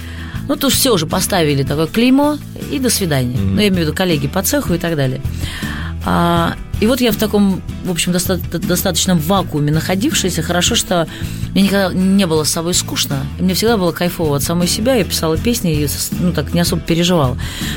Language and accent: Russian; Magadan, Magadan Oblast, Russia; я же когда приехала из Магадана, я была такая очень, я была очень откровенная